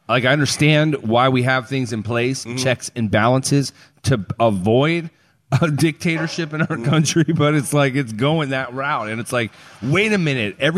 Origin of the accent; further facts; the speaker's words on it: United States; as a American, you hope that you have put people in the right positions to keep things moving on a positive and progressive path